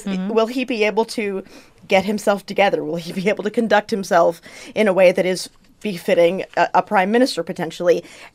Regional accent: Texas, United States; in places like I'm from Texas, right? So in places like Texas, we have the infrastructure built to deal with high temperatures, right?

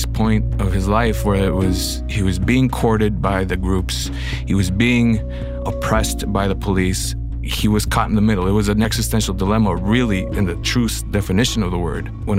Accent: Honduras; also born or lived in Guatemala; We went back to Honduras, and therefore, even though I was born in Guatemala, I consider myself Honduran.

